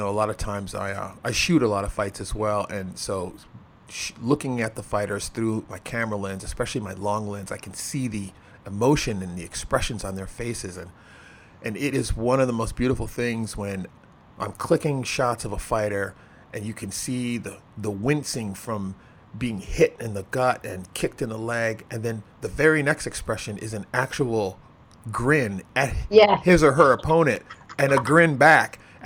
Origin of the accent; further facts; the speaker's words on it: Chicago, Illinois, United States; now in Los Angeles, United States; You know, I'm from Chicago as well. I'm out in Los Angeles now.